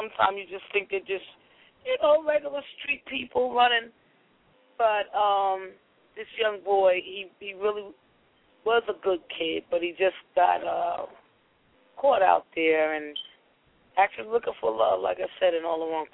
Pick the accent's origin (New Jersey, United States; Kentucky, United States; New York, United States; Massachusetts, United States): New Jersey, United States; also born or lived in Los Angeles; Yeah, I grew up in New Jersey, basically, but I moved out to L.A. in 1985. I came back in 93